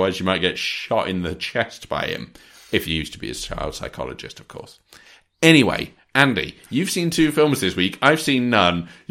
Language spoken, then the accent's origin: English; Grantham, East Midlands, United Kingdom; Here I am in my hometown of Grantham. Reasons to come to Grantham. Nope, still none. In your face, Grantham, you suck.